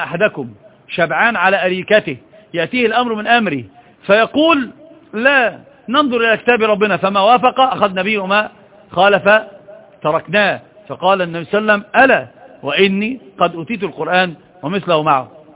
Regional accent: Egypt; عندنا في مصر بيقولوا زيادة الخير إيه؟ خير.

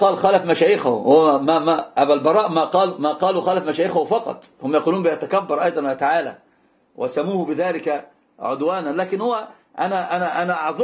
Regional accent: Alexandria, Alexandria Governorate, Egypt; وهي يعني أنا اسكندراني محض خالص.

